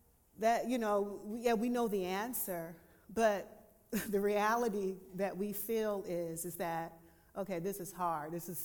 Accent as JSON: {"language": "English", "region": "the South", "country": "United States", "said": "thank you, I'm from the South, I do like amen corners."}